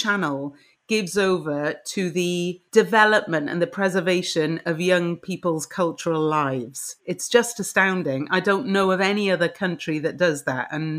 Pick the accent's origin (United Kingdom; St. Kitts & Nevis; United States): United Kingdom; Cardiff, Wales; And then I grew up in Cardiff.